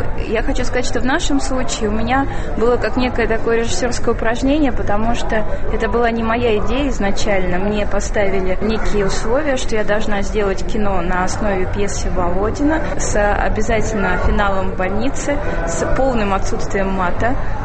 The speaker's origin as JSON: {"language": "Russian", "region": "Sakhalin Oblast", "country": "Russia", "tie": "born or raised there", "also_born_or_lived": "Saint Petersburg", "lives_now": "Moscow, Russia", "said": "я выросла на Сахалине и жила долго в Питере. И так как основные школы режиссерские, киношколы вообще у нас в Москве, я приехала учиться и уже осталась, потому что тоже кинопроизводство все в Москве."}